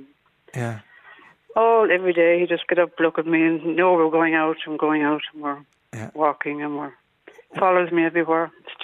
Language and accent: English; Dublin, Leinster, Ireland; moved away as an adult; now in West Cork, Ireland; I'm actually originally from Dublin myself